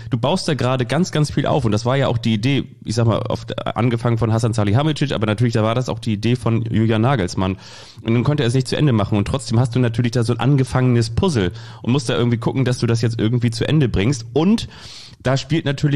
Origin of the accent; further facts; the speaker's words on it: Kiel, Schleswig-Holstein, Germany; In Kiel, da wo ich aufgewachsen bin